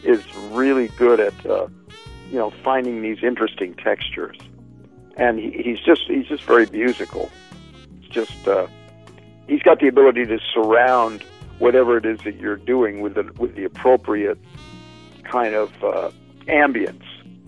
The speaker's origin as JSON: {"language": "English", "town": "St. Louis", "region": "Missouri", "country": "United States", "tie": "born or raised there", "also_born_or_lived": "New York", "lives_now": "Westchester, United States", "said": "because I grew up on the Mississippi River in St. Louis. I moved to New York, on the Hudson River. And now I just moved up to Westchester, right on the Hudson River as well."}